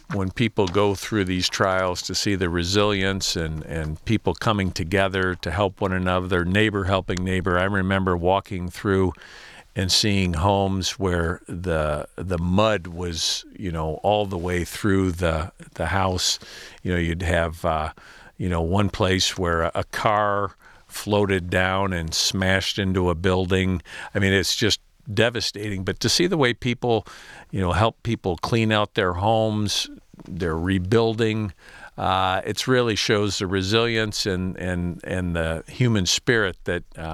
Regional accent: Midland, Michigan, United States; now in Caledonia, United States; even though it meant leaving my hometown of Midland. It was closer to her family.

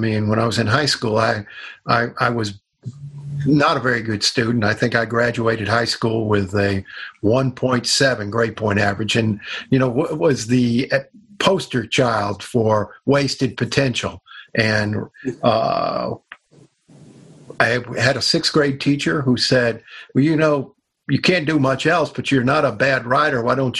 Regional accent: Kentucky, United States; also born or lived in Detroit; Well, we were back and forth from Kentucky to Detroit. My dad, you know, our family's fairly typical, coming out of the Appalachian foothills.

